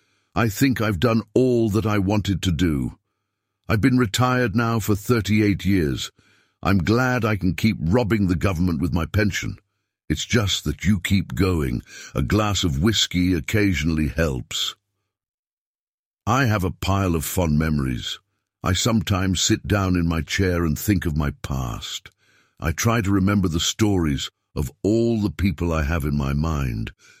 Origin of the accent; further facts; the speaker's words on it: Reading, South East England, United Kingdom; I was born in Reading, and I've lived here all my life apart from the war and the time I was at college.